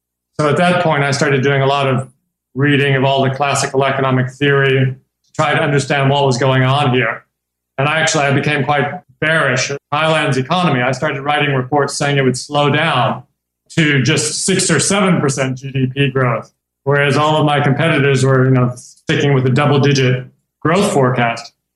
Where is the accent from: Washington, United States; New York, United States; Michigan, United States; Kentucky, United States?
Kentucky, United States; I'm American. I grew up in Kentucky and went to Vanderbilt.